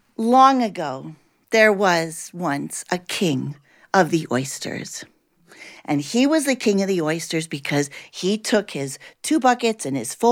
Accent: Caracas, Capital District, Venezuela; When I was a young girl, I was growing up in Caracas, Venezuela.

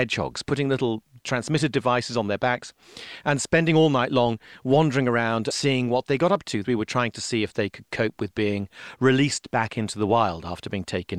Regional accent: England, United Kingdom; Now, because I'm English, I am used to people using vast amounts of irony and sarcasm

